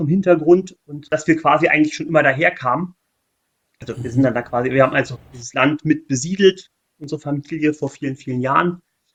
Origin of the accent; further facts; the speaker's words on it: Berlin, Germany; now in Celle, Germany; Also ich bin zwar aus Berlin, okay, mittlerweile wohne ich auch in der Nähe von Celle